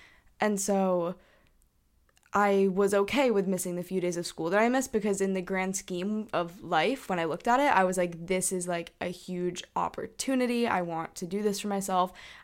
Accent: Hong Kong; we also have a best friend from when we grew up in Hong Kong

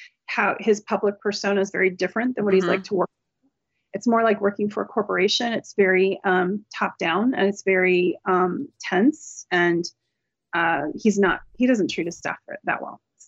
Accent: West Coast, United States; I'm not from Delaware. I'm

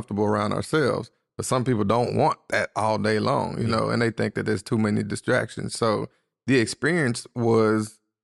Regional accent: Arlington, Texas, United States; now in Houston, United States; So I'm from Arlington, Grand Prairie. Went to high school at Sam Houston High School. Moved to Houston because of college.

